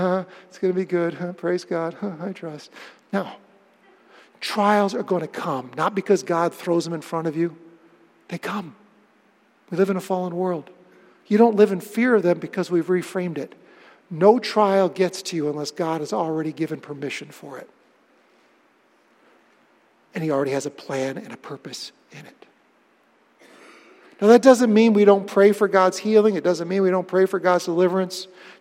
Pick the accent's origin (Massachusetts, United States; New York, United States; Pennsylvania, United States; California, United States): New York, United States; Webster; loved growing anything you can imagine on the little piece of property we had growing up in Webster, New York.